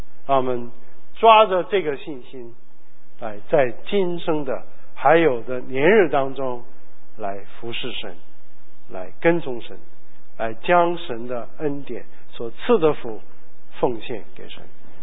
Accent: Guangdong, China; 像你知道我们广东人的个子比较小

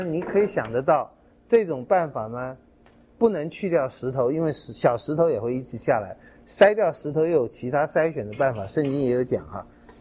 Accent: Taiwan; 可能我们小时候在台湾收割稻谷的时候也会看到

